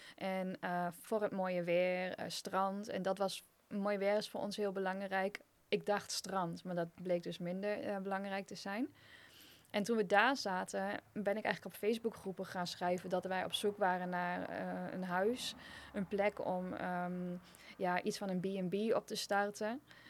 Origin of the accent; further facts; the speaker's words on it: Losser, Overijssel, Netherlands; accent: Twents; Ik ben geboren en getogen in Twente, in Lasser, in de buurt van Enschede. Goed te horen waarschijnlijk ook wel, een beetje accent.